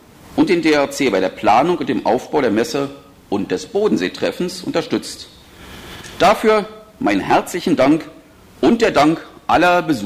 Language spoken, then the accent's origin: German; Landshut, Bavaria, Germany; Und da die Konferenz in meiner Heimatstadt Landshut stattfindet